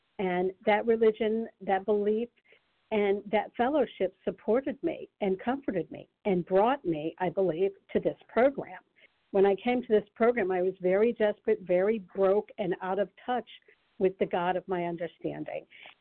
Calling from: Connecticut, United States; Hi, this is … I'm calling from Connecticut.

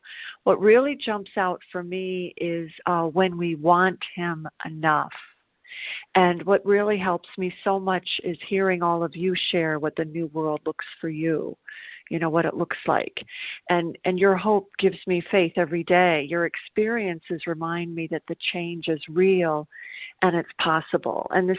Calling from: South Carolina, United States; and I'm calling from South Carolina.

